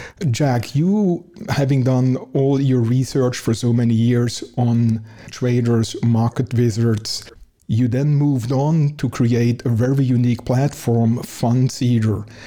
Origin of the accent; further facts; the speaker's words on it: Germany; accent: German; English is a second language; Our third guest is Michael Zeller, who is, like me, from Germany. You may have recognized my heavy German accent.